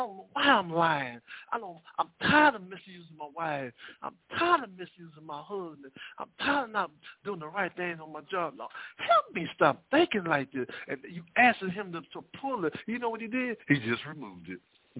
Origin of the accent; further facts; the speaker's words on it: Texas, United States; How I supposed to say? I know I'm from Texas.